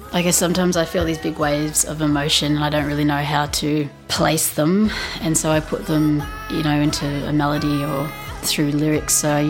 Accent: Daylesford, Victoria, Australia; I'm from Daylesford and I'm this week's Triple J Unearthed Feature Artist.

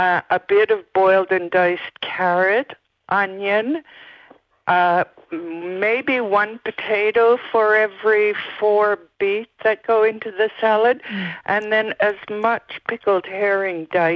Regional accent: Canada; moved away; Yes, I'm Canadian, and we call them beets.

